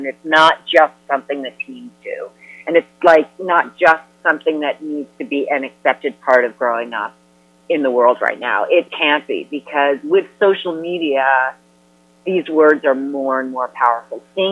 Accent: New York, United States; I grew up in New York. This is a very, you know, open community, at least on the face of it.

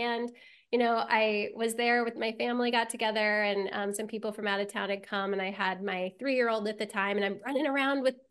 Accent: Nebraska, United States; it came through my hometown. And I have to be honest with you, and maybe some of your readers are like, or your listeners are like this, you know, I'd seen in the newspaper, it's going to be a big deal. People are going to come. And I lived in rural Nebraska.

